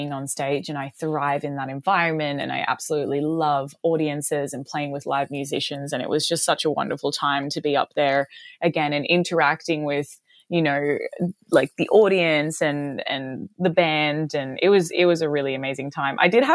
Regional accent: Chicago, Illinois, United States; born there; So I was born in Chicago.

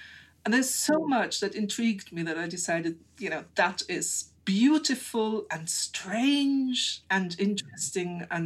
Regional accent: Frankfurt, Hesse, Germany; I walked into a museum in my hometown, Frankfurt, in Germany

